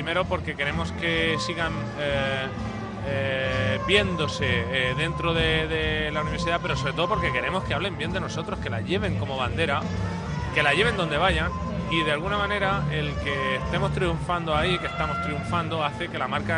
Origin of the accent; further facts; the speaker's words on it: Murcia, Region of Murcia, Spain; Yo soy de la, yo soy de Murcia, yo soy de allí.